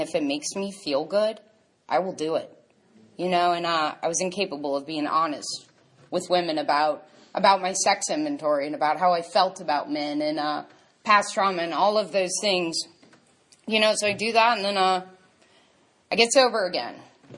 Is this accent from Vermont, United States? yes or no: no; New Orleans, Louisiana, United States; I'm from New Orleans, Louisiana. My home group is the DAA group of New Orleans.